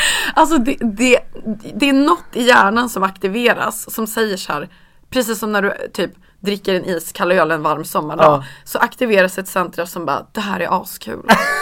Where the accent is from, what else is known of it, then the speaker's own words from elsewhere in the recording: Norrland, Sweden; jag är en bonde från Norrland.